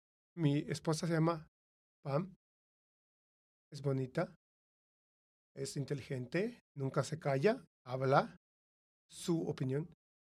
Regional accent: Iowa, United States; soy de Iowa. Cuando digo Iowa, ¿qué es lo que piensan?

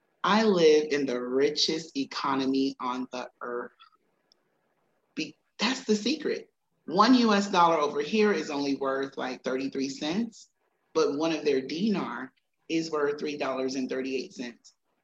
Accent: United States; Because I am American, that connectiveness for business and all things American

